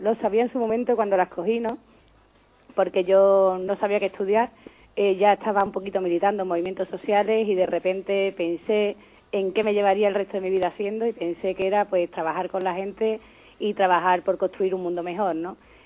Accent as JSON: {"language": "Spanish", "town": "Seville", "region": "Andalusia", "country": "Spain", "tie": "born or raised there", "said": "me parieron en Sevilla y me crié en Sevilla, pero no tuve la oportunidad de disfrutar los movimientos sociales de Sevilla porque yo vivía un poquito a la extrarradio"}